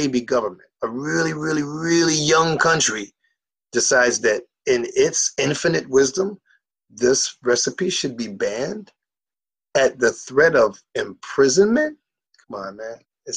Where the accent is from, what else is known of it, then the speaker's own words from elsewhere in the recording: United States; And I mean, it's sad to say this as an American